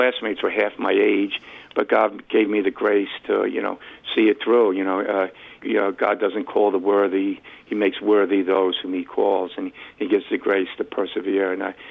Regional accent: Bardonia, New York, United States; So I grew up there in Rockland County.

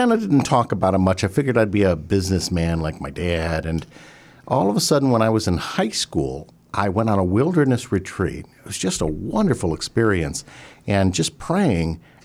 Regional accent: Westlake, Ohio, United States; I'm originally from Westlake area. My home parish was in Avon, Holy Trinity.

